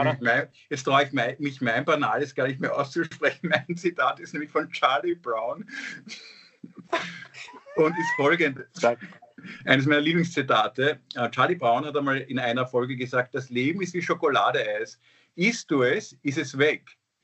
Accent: Austria; ich bin auch Österreicher, wir gewinnen auch manchmal.

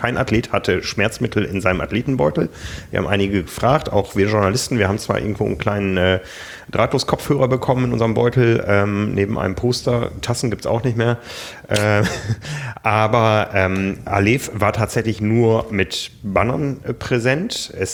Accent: Osnabrück, Lower Saxony, Germany; Also ich bin in Osnabrück groß geworden. Das war damals die größte britische Garnisonsstadt.

